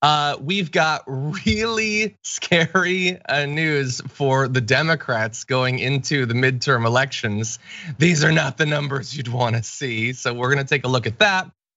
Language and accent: English; Connecticut, United States; also born or lived in Texas; now in Los Angeles, United States; I grew up in Connecticut, so snow is fun in the beginning